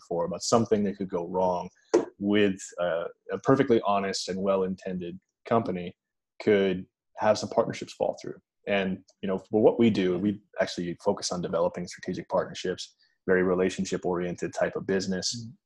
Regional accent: United States; being a US citizen, I'm American.

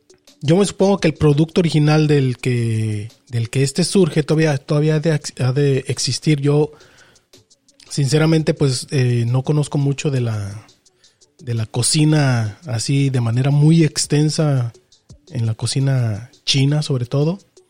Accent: Mexico; para quienes obviamente somos mexicanos, van a decir, bueno, pues es una salsa, ¿no?

